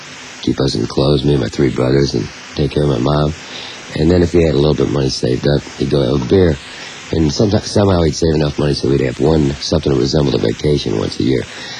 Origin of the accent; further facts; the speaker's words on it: Maywood, Illinois, United States; I was growing up in Maywood, Illinois.